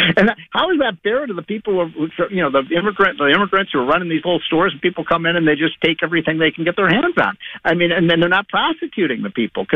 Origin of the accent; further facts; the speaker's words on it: Chicago, Illinois, United States; But I love Chicago. I think it's one of the five greatest cities in the world. I mean, I grew up in Wrigley Field.